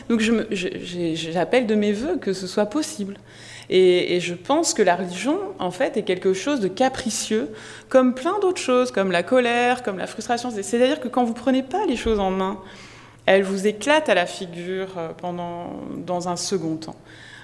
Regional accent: Grand Est, France; moi je viens d'Alsace, je peux vous dire que c'est vraiment intéressant, la laïcité alsacienne

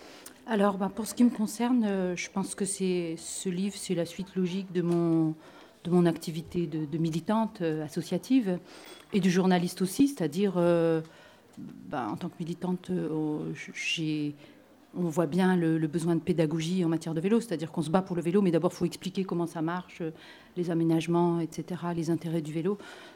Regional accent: Grand Est, France; moi, je ne suis pas du midi de la France, je suis des Vosges, des montagnes.

